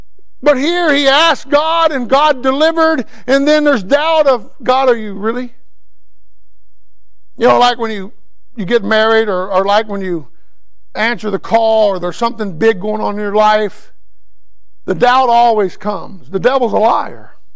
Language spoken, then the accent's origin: English; United States; Now, I'm an American, so I want the election to go a certain way, but I'm also a Christian.